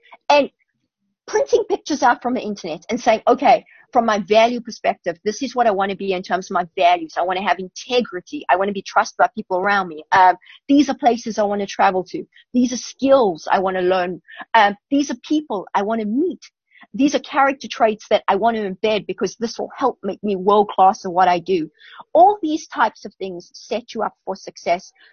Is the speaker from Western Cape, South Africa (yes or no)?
no; Pretoria, Gauteng, South Africa; And I grew up in Pretoria